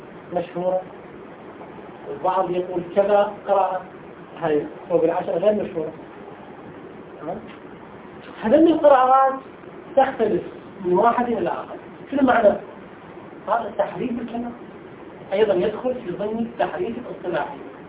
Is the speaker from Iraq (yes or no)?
yes; Iraq; إحنا في العراق عندنا قبائل، كل قبيلة تقرأ شيء